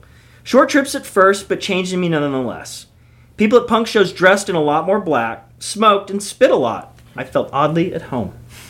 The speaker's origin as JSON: {"language": "English", "town": "Fairfield", "region": "California", "country": "United States", "tie": "born or raised there", "said": "I head home once a year or so. Truth be told, if my parents left tomorrow, I would never go back. My hometown today stands on the verge of bankruptcy, as the money has slipped away from the town and many like it in Northern California. Fairfield's grown more conservative."}